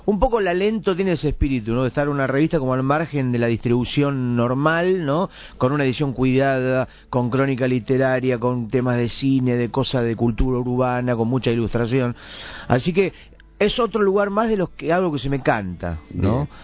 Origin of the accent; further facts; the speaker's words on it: Mar del Plata, Buenos Aires Province, Argentina; now in Buenos Aires, Argentina; Yo soy de Mar del Plata y hace un año y medio que estoy viviendo en Buenos Aires.